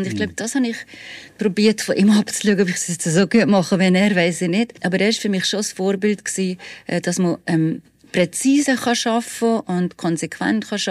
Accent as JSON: {"language": "German", "region": "Valais", "country": "Switzerland", "said": "Und wir sind ja wirklich tatsächlich eher so ein bisschen Frankreich orientiert gewesen als Walliser. Und ich habe Zürich gar nicht so gut gekannt."}